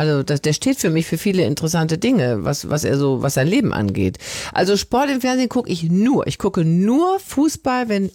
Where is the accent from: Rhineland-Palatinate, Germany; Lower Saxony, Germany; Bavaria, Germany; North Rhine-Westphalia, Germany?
North Rhine-Westphalia, Germany; Wuppertal; Ja, ich bin ja Wuppertalerin.